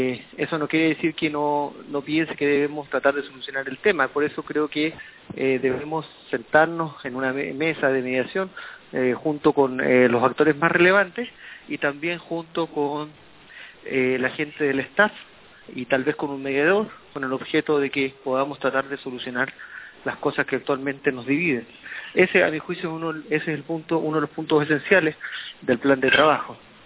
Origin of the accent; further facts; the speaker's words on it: Chile; Yo soy abogado, soy chileno, soy profesor en la Universidad Católica del Norte, en La Serena